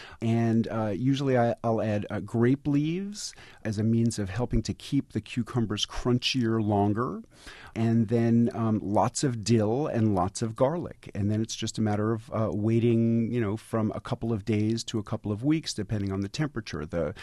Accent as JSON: {"language": "English", "town": "New York City", "region": "New York", "country": "United States", "tie": "born or raised there", "said": "Well, growing up in New York City, one of my very favorite foods were sour pickles"}